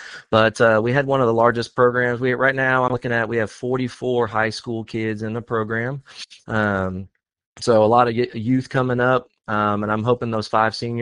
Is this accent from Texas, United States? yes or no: yes; Galveston, Texas, United States; I'm from Galveston, Texas.